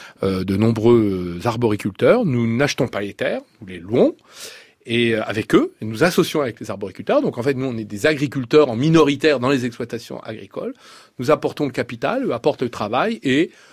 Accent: Bourgogne-Franche-Comté, France; j'ai été élu pendant 20 ans en région rurale. Je suis issu de la Bourgogne profonde, du Morvan

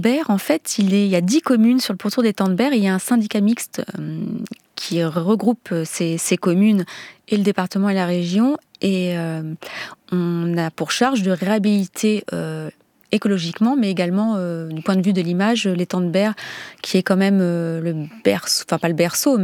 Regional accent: Djibouti; Et c'est vrai que quand j'étais enfant à Djibouti

